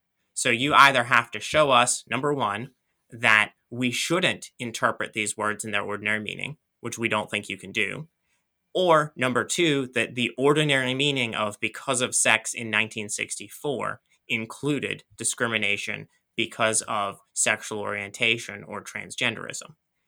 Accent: Australia; sort of my family's lore is that we're part Aboriginal, being Australian.

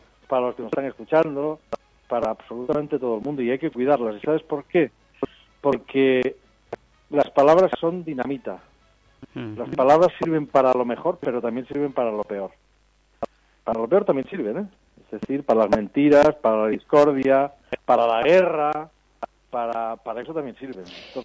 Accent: Girona, Catalonia, Spain; now in Barcelona, Spain; Yo vivo en Cataluña, yo vivo en Barcelona, pero me crié en Gerona. Soy de origen extremeño, como tantos catalanes

